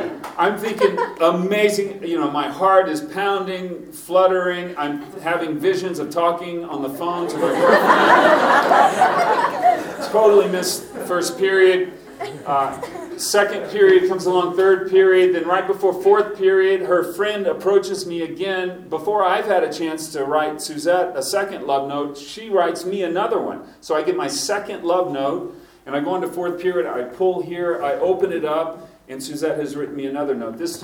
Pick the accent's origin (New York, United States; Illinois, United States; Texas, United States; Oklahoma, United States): Texas, United States; accent: Texas hillbilly; So somehow I thought my Texas hillbilly accent is going to change everything for me in California.